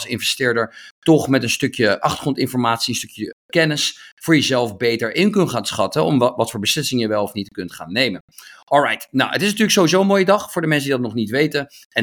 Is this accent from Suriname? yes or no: no; Netherlands; We zijn Nederlanders, we zijn lekker traditioneel, dus we houden ervan.